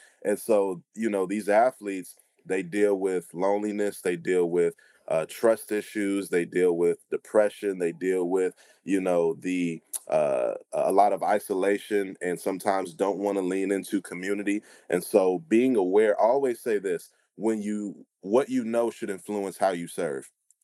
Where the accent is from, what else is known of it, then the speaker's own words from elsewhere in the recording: Cleveland, Ohio, United States; age of 13, you know, I'm growing up in Cleveland, Ohio. My grandparents were the pastors of the church that I attended.